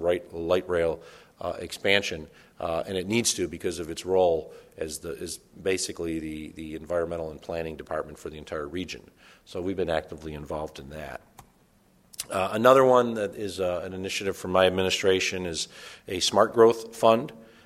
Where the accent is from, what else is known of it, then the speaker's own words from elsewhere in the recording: Buffalo, New York, United States; hey, I'm from Buffalo, regardless of whether you live in Amherst, Cheektowaga, Clarence, Hamburg, doesn't matter. I'm from Buffalo.